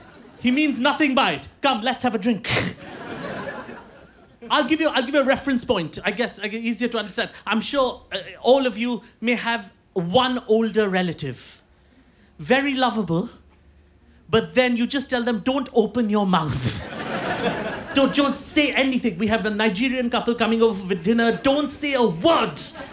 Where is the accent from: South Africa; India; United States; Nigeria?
India; English is a second language; I am from India, and this is how I speak.